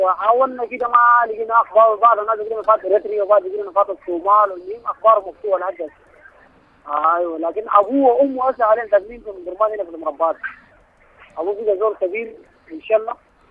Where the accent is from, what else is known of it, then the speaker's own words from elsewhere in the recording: Tunisia; now in Khartoum, Sudan; أنا والله أصلا من تونس لكن حاليا في الخرطوم.